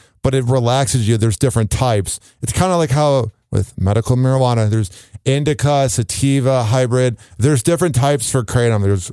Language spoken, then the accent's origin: English; Chicago, Illinois, United States; I'm from the Midwest, and it's literally the only place in the... And I've never been to Minnesota, but I've never been to Michigan.